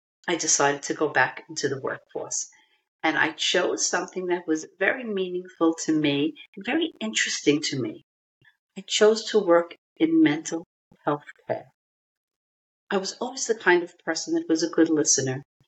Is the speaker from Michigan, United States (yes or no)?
no; Brooklyn, New York, United States; I was born in Brooklyn, a wonderful place to be brought up, in a time that was a wonderful, simple time.